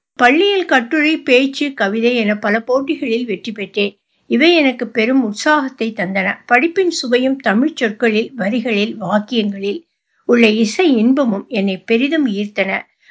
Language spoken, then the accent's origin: Tamil; Chennai, Tamil Nadu, India; also born or lived in Tiruvarur / Kodali Karuppur; இன்றைய அரியலூர் மாவட்டத்தில் உள்ள கோடாலி கருப்பூர் என்ற கிராமத்தில் நான் பிறந்தேன். வளர்ந்தது சென்னையிலும் திருவாரூரிலும். … தமிழாசிரியர்.